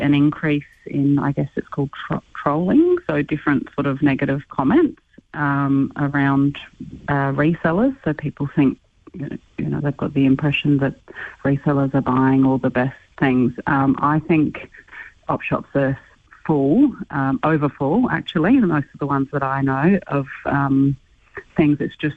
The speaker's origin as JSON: {"language": "English", "region": "England", "country": "United Kingdom", "tie": "born or raised there", "said": "I used to go to lots of op shops in England. I grew up in England with my mum."}